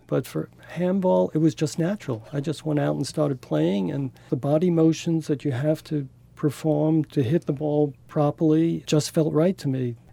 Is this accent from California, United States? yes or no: no; Brooklyn, New York, United States; I did grow up in Brooklyn, and it was there that about the age of maybe 9 or 10, I started learning about handball.